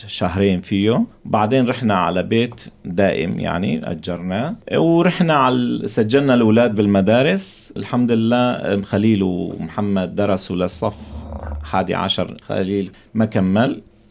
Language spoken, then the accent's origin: Arabic; Aleppo, Aleppo Governorate, Syria; أنا من حلب، منطقة عفرين.